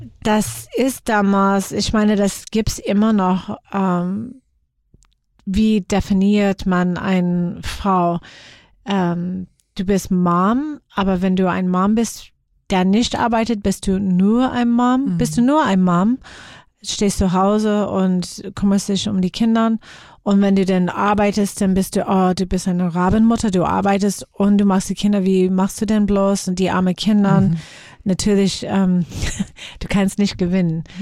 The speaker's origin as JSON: {"language": "German", "country": "United States", "said": "Wir sind bei Maximilian Cinema in München, meine ich, gewesen und als Amerikaner"}